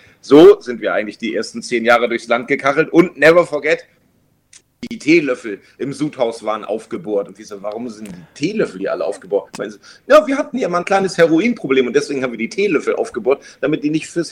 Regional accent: Lower Saxony, Germany; Ich komme aus der Nähe von Cuxhaven

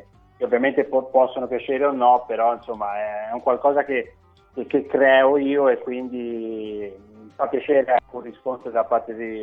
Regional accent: Livorno, Tuscany, Italy; Sono toscano di Livorno

